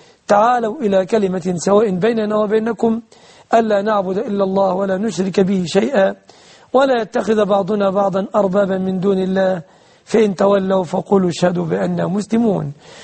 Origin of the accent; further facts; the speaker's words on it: Egypt; بلادنا مصر